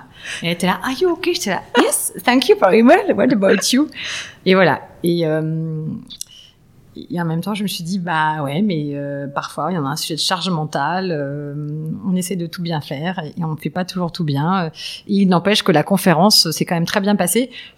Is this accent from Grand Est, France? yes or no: no; Île-de-France, France; J'ai grandi en banlieue nord.